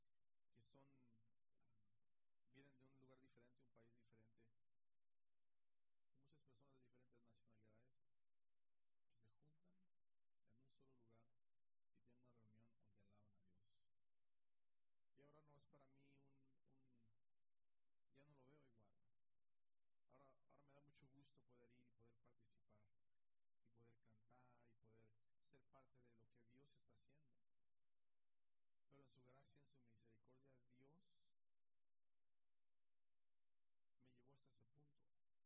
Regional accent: United States; yo crecí en Estados Unidos, pero yo tengo muchas inseguridades con mi inglés y más con el español. Creo que hablo un español como, pues yo digo, sí, hablo un español como medio raro, porque meto muchas palabras como Spanglish, ¿no?

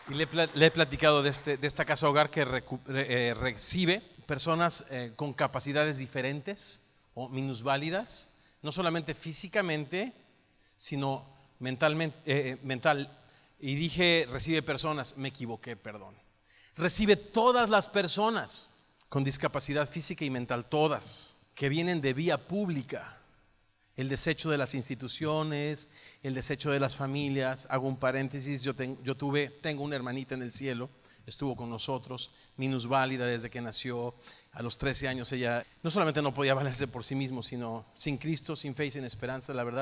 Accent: Mexico City, Mexico; Estoy de regreso de un viaje de como 12 días a mi tierra natal, Chilangolandia.

